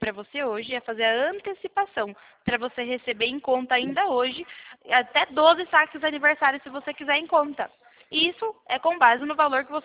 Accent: São Paulo, Brazil; Eu sou do interior de São Paulo.

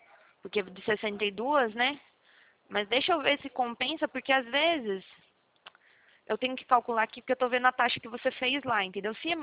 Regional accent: Prudentópolis, Paraná, Brazil; Eu sou de lá, na verdade, né? Só que eu trabalho aqui em São Paulo

